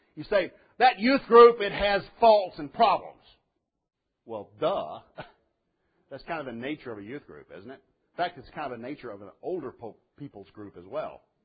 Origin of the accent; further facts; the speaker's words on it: Oak Grove, United States; I come from Oak Grove. Right? I know that.